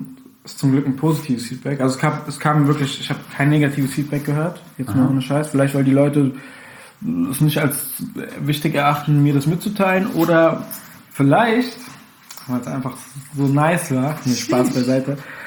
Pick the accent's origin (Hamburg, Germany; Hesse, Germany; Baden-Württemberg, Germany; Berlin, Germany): Hesse, Germany; Frankfurt; Ich bin aus Frankfurt, born and raised hier. Ich bin in der Nordi aufgewachsen. Berühmt-berüchtigtes Viertel, ne?